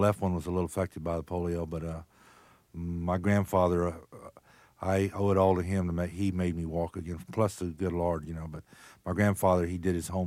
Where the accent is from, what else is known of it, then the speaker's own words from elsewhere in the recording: Texas, United States; Well, back, I guess Freddie can say, when we were growing up in Texas, there was either country music or Spanish music.